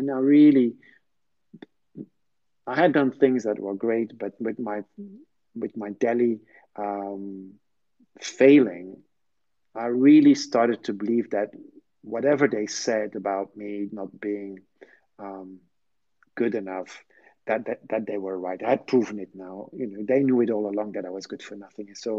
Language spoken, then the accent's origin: English; Brussels, Brussels-Capital Region, Belgium; English is a second language; I'm from Brussels